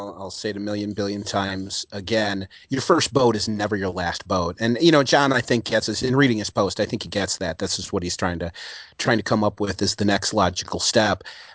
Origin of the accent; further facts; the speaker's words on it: United States; I am so American, it hurts.